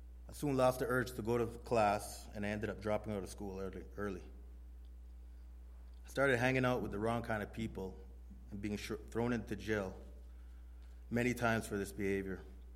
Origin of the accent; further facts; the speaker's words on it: Scarborough, Ontario, Canada; I'm 40 years old, and I grew up in Scarborough, Ontario. I was born in a loving Christian family, and I went to church every Sunday with my family.